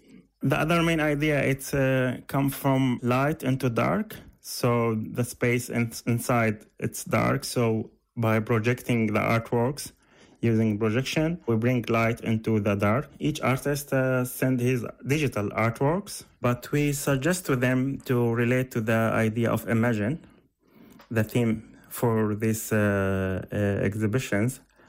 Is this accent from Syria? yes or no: yes; Aleppo, Aleppo Governorate, Syria; English is a second language; moved away as an adult; now in Dublin, Ireland; I grew up in Aleppo and studied architecture there before relocating to Dublin, where I work now at Dublin City University as a teaching assistant.